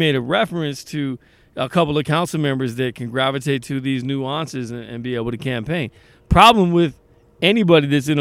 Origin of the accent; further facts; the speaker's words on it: Hayward, California, United States; I love Hayward Fire. I love the city. I grew up in Hayward.